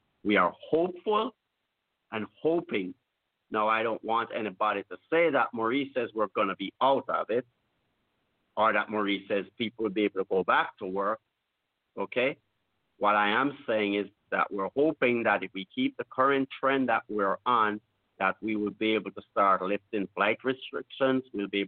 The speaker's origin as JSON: {"language": "English", "country": "Jamaica", "said": "I appeal as a Jamaican living in Jamaica, on the ground here in Jamaica"}